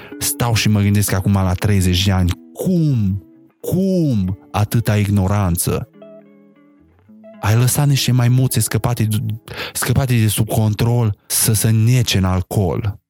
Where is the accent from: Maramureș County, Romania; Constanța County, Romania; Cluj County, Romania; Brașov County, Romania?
Maramureș County, Romania; Sighetu Marmației; cred că eram vreo 5 din Sighet în clasa mea, restul toți erau de la țară